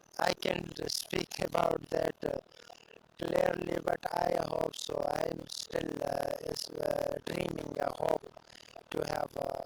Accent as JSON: {"language": "English", "region": "Laghman", "country": "Afghanistan", "moved": "yes", "lives_now": "France", "said": "I'm from Afghanistan, from Lagman province."}